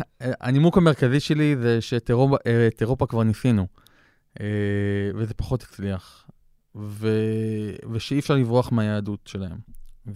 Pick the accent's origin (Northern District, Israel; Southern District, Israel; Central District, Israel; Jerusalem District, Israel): Southern District, Israel; Ashkelon; also born or lived in Canada; אני גדלתי בעיר אשקלון, נולדתי בקנדה, אבל ההורים שלי היו שם במסגרת שליחות של הסוכנות היהודית, לימדו שם עברית בבתי ספר, באוטובה ובטורונטו.